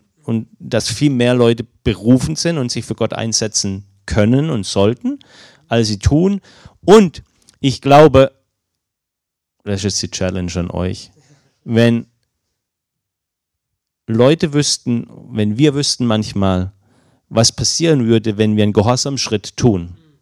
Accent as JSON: {"language": "German", "country": "Germany", "said": "da haben wir als Deutsche echt eine große Last auf uns"}